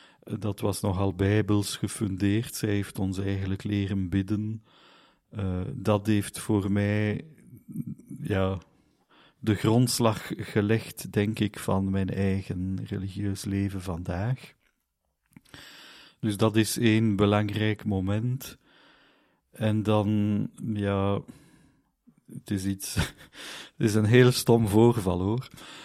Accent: Hainaut, Belgium; Dutch is a second language; Ik ben afkomstig van de Talengrens, een klein dorpje in Henegouwen, heel vlakbij Ronse. Ik heb dus mijn middelbare school in Ronse gedaan, wat verklaart dat ik min of meer iets kan zeggen in het Nederlands.

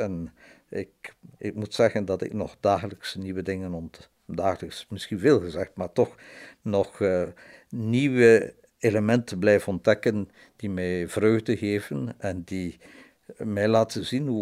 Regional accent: West Flanders, Belgium; Ik kwam uit West-Vlaanderen

